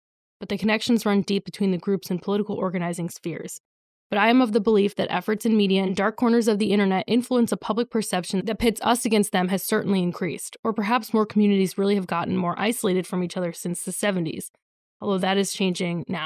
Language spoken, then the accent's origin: English; New Jersey, United States; I'm a Jew from New Jersey, and there's plenty of Jews around here, but I was easily only one of 30 Jews in my graduating class of 800.